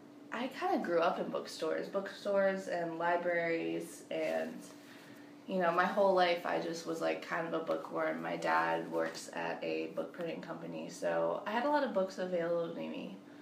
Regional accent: Mount Sydney, Virginia, United States; I actually grew up about 15 minutes away from JMU. Where would that be? It's Mount Sydney, Virginia. It's this tiny town.

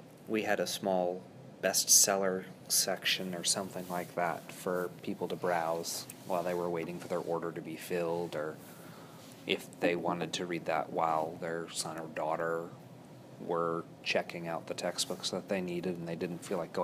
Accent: Virginia Beach, Virginia, United States; I'm from Virginia Beach, Virginia.

